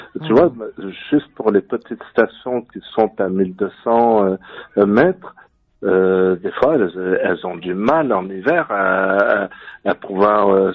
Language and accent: French; Chambéry, Auvergne-Rhône-Alpes, France; moi, je suis né en Savoie.